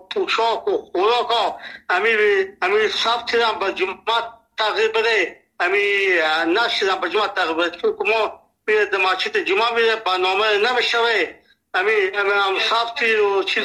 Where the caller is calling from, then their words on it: Nimruz, Afghanistan; ما 50 سال در ولایت نیمروز هست. اینجا لهجه ما لهجه فارسی هست، اینجا لفظی ما لهجه بلوچی هست، اینجا پشتو گپ میزنه.